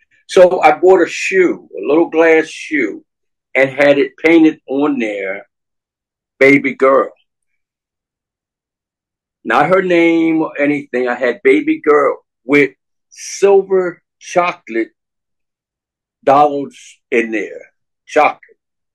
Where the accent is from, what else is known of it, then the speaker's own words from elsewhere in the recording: New Jersey, United States; I didn't know the virtual woman was going to be back where I used to live at. Okay. I'm from Jersey.